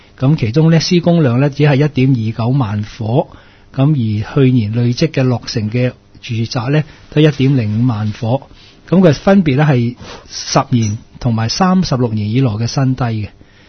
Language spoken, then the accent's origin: Cantonese; Hong Kong; 作为一个香港人咧，有阵时我都觉得咧，即系香港人都几阴功嘅